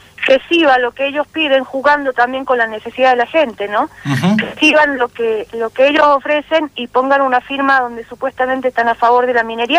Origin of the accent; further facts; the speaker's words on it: Argentina; acá en Alto Carrizal, no nos queda otra. Unirnos como pueblo argentino